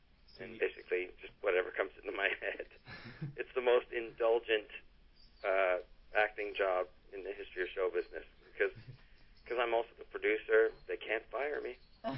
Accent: Toronto, Ontario, Canada; I grew up in Toronto.

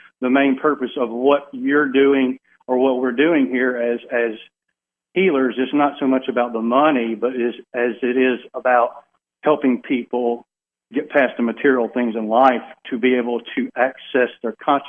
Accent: Alabama, United States; I'm from Alabama.

